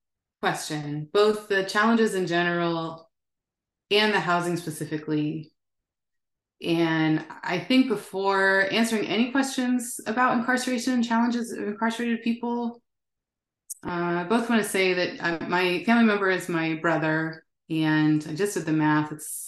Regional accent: San Jose, California, United States; I grew up in California. I'm from California, grew up in San Jose, graduated high school in the year 2000

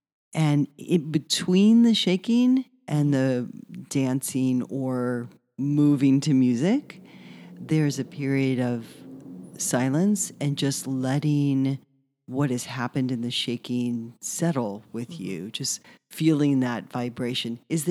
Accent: New Orleans, Louisiana, United States; I grew up in New Orleans, and so we would go to Mardi Gras, and Mardi Gras is not necessarily what people might think

